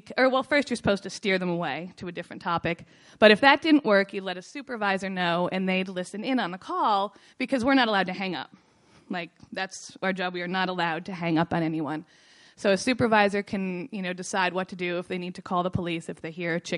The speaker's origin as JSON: {"language": "English", "town": "Scranton", "region": "Pennsylvania", "country": "United States", "moved": "yes", "said": "I was living in Los Angeles because I am from Scranton, Pennsylvania, and I see you escape too. What else do you do if you're from Scranton but leave?"}